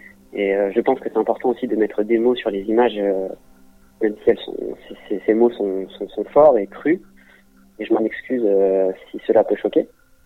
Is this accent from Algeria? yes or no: no; Maisons-Alfort, Île-de-France, France; On était quasiment toute la communauté juive de Maison Alfort, parce que je viens à la base de Maison Alfort.